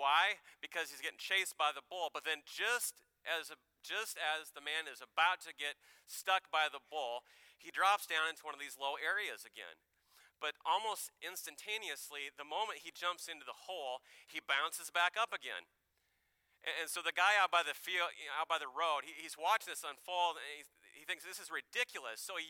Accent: Nebraska, United States; I heard this story circulating around my home state of Nebraska

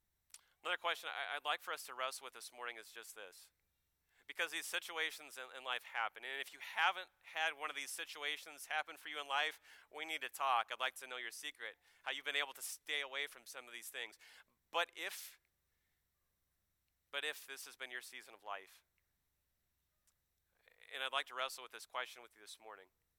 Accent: Nebraska, United States; I heard this story circulating around my home state of Nebraska

